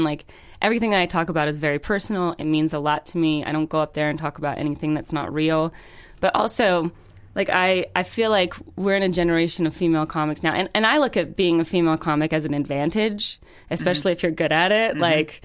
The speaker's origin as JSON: {"language": "English", "region": "Georgia", "country": "United States", "said": "Yeah, I'm from Georgia."}